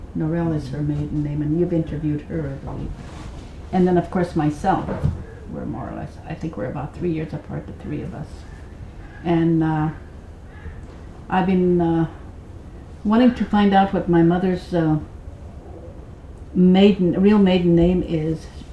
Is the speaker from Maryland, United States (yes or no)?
no; Karluk, Alaska, United States; born there; Okay. I was born in Carlick. Of course, December 28th, 1928